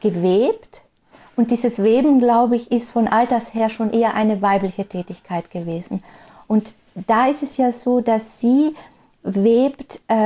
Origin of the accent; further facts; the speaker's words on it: Carinthia, Austria; Ich bin ja Kärntnerin